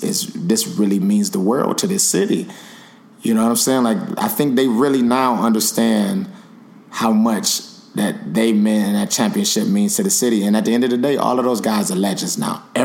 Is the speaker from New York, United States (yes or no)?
no; Cleveland, Ohio, United States; I definitely know because I'm from Cleveland.